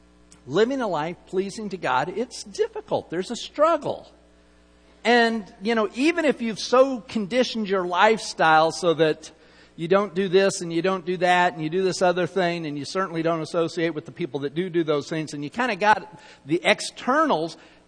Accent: Utah, United States; You know, I grew up in Utah. Many of you know that my parents were missionaries, actually, in Utah.

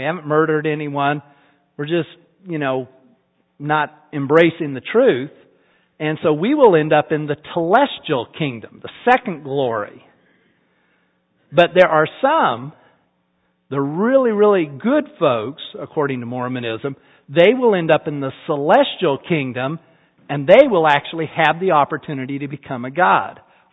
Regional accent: Salt Lake City, Utah, United States; born there; because I was born in Salt Lake City, and I'm white, and my parents were middle class

